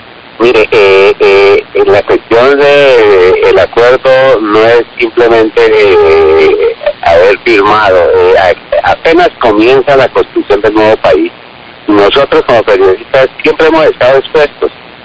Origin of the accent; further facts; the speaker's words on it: Colombia; pero como se dice coloquialmente, somos colombianos